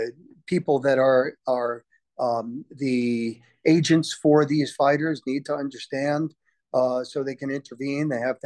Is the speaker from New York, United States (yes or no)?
yes; New York, United States; So my defensive partner, growing up in Long Island, when I was playing ice hockey, was a guy whose name is Nick Fetiu.